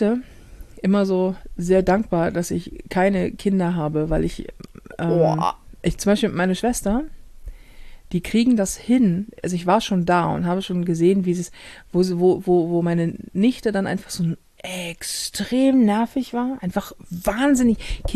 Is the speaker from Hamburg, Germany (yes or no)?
yes; Hamburg, Germany; accent: Hamburg; weil ich Hamburger bin und als Hamburger sprichst du Endungen nicht mit.